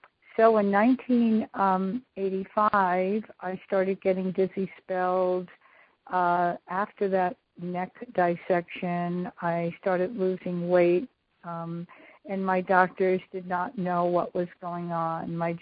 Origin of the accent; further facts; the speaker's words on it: Rhode Island, United States; I am from Rhode Island